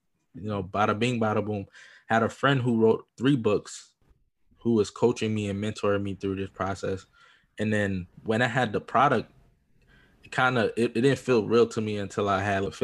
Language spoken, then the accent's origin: English; New Jersey, United States; because I'm coming from New Jersey to move to California.